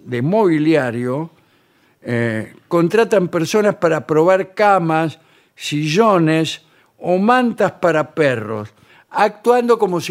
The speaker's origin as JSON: {"language": "Spanish", "country": "Russia", "said": "Porque soy ruso yo."}